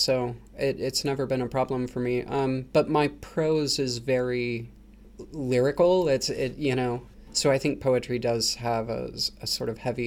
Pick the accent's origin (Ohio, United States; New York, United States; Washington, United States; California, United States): Washington, United States; Seattle; I grew up in Seattle, Washington, which is a very liberal town. I come from a very liberal background.